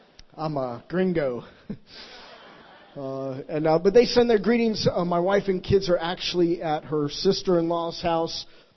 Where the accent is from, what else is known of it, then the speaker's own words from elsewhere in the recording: Florida, United States; We don't get hurricanes in Europe. Hallelujah. But I'm from Florida